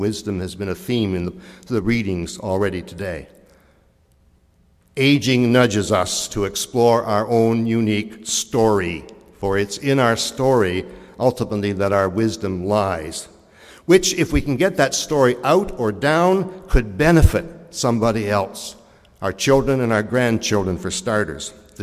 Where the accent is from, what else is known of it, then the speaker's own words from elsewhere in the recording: Harvey Station, New Brunswick, Canada; up on Cherry Mountain across from the manse where I grew up in Harvey Station.